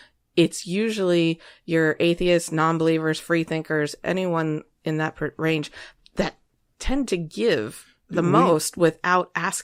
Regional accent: Asheville, North Carolina, United States; Okay, we're from Asheville.

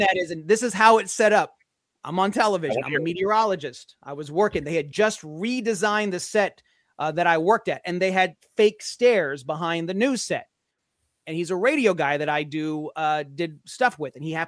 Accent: Indianapolis, Indiana, United States; A guy was retired in Indianapolis when I was a kid, because I'm from the Indianapolis area.

